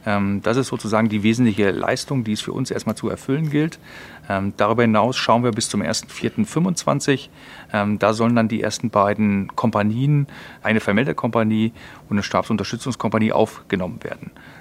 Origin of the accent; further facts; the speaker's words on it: Mönchengladbach, North Rhine-Westphalia, Germany; ich bin in Mönchengladbach geboren.